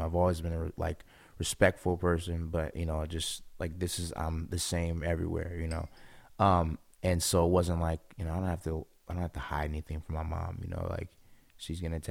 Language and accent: English; Seattle, Washington, United States; I was all over the place, but the Central District, that's my neighborhood. I was out there. Man, we've been all over Seattle though